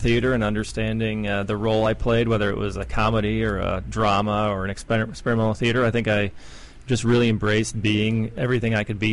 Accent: Chicago, Illinois, United States; Originally from the south side of Chicago.

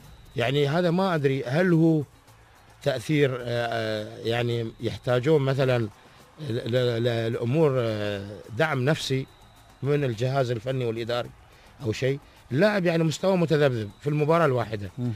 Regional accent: United Arab Emirates; لكن لا زال موجود أغلب الأندية هني عندنا في الإمارات، كنا سواء كنا من دبي لين الفجيرة

